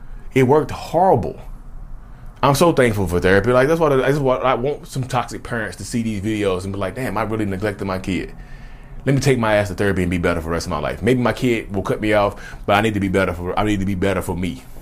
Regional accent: Reidsville, North Carolina, United States; People know my name over here in North Carolina. I'm from Reedsville, North Carolina.

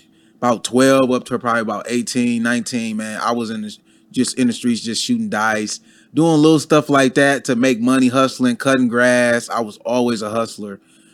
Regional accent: Detroit, Michigan, United States; I saved about $40,000, bro. And I never been to Atlanta before. I'm from Detroit.

